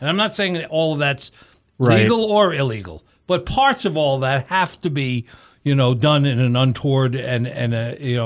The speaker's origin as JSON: {"language": "English", "region": "New York", "country": "United States", "tie": "born or raised there", "said": "Well, as a kid growing up in New York, and you grew up there too."}